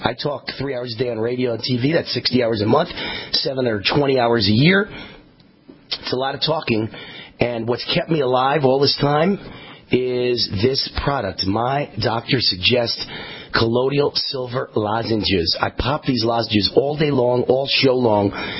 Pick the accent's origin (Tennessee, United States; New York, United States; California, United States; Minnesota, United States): New York, United States; I'm not a man of God, but I'm a man from New York